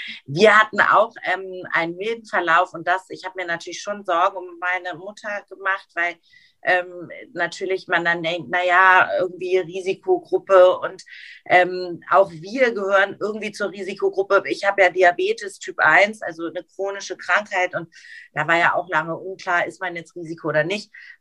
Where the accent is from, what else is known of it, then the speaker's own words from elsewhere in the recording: Hamburg, Germany; now in Frankfurt, Germany; mein Herz schlägt immer noch für meine Heimatstadt. Ich bin ja nun wirklich Hamburgerin. Ich kann auch so sprechen.